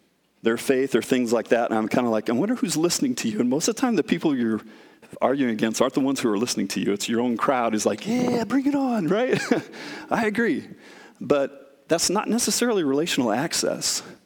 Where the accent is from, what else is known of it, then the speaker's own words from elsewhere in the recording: Iowa, United States; And, you know, growing up in Iowa, I didn't have a lot of experience that way in New York City